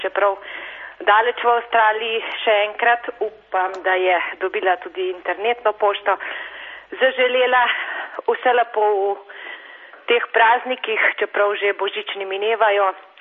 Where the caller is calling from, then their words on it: Domžale, Central Slovenia, Slovenia; Dobar dan … na drugi strani iz Domžal tukaj.